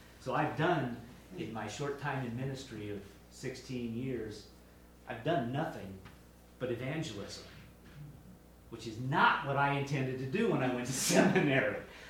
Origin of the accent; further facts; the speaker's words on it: Illinois, United States; because I grew up in Missouri Synod Lutheran churches in Illinois that were the exact opposite.